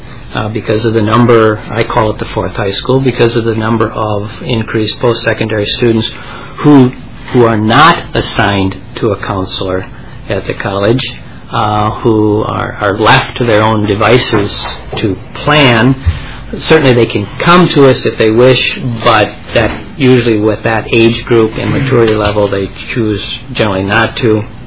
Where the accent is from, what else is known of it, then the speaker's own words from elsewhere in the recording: Rochester, Minnesota, United States; I'm from Rochester, Minnesota, at Rochester Community and Technical College.